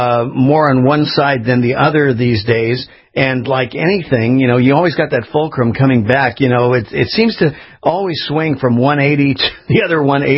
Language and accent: English; California, United States; I grew up in California where it was an absolute mess.